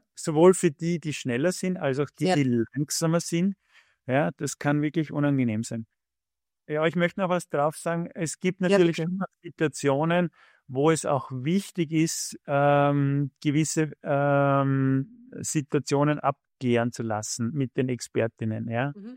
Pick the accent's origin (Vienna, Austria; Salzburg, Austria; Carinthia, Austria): Vienna, Austria; Ich bin in Floridsdorf aufgewachsen, bei der Schwarzlag genau.